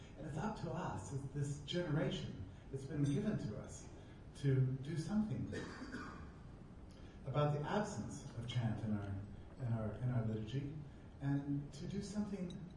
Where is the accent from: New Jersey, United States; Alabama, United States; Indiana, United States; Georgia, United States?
Alabama, United States; Auburn; even though I'm from Auburn, Alabama.